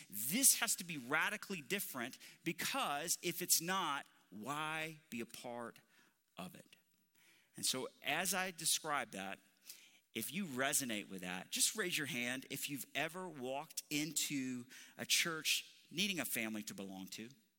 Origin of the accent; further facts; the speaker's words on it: Alabama, United States; I'm from Alabama.